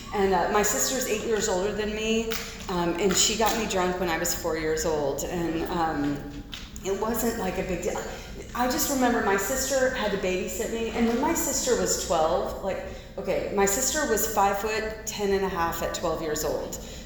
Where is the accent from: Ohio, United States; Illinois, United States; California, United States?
California, United States; Los Angeles; born there; I was born in Los Angeles, raised by really fantastic parents.